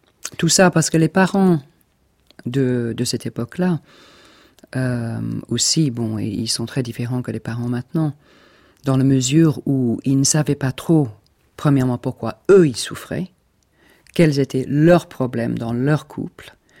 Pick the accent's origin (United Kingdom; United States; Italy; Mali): United Kingdom; England; French is a second language; peut-être c'est parce que je suis anglaise